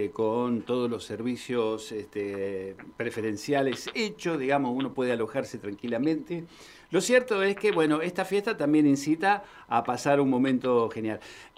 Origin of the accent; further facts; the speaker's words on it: Oncativo, Córdoba, Argentina; Yo vengo de otro pago, yo soy de Uncativo, provincia de Córdoba, donde también se hace la fiesta del salame.